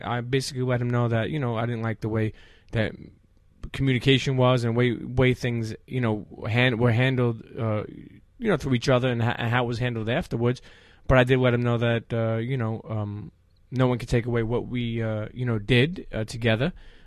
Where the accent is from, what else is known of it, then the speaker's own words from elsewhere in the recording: Brooklyn, New York, United States; Brooklyn, New York. So I grew up in Coney Island. And when I was a teenager, deep Coney Island